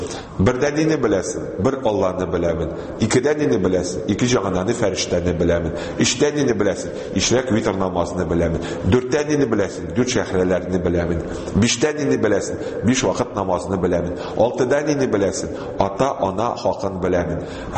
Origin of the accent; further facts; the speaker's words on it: Kazan, Tatarstan, Russia; Казан егете, мин рус мәктәбен бетердем, һәм инде татарча мине сөйләшергә минем яраткан дәвәнем өйрәтте.